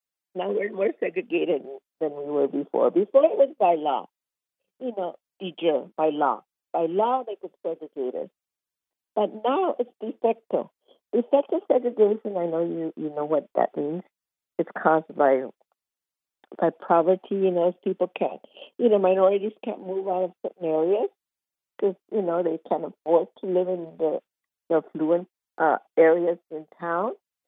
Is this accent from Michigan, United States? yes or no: no; California, United States; born there; because I was born there in Orange County. I was born here in California 81 years ago